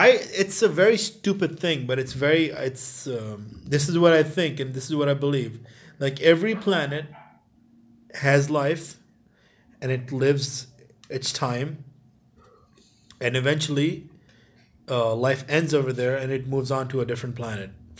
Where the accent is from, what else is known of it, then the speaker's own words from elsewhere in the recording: Pakistan; So this is like firsthand climate change side effect, which I experienced as a Pakistani in Pakistan.